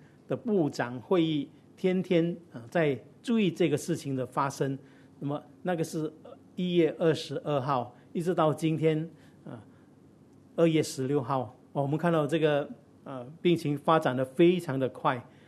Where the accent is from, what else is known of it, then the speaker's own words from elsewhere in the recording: China; 我们中国人的一句话，病从口入啊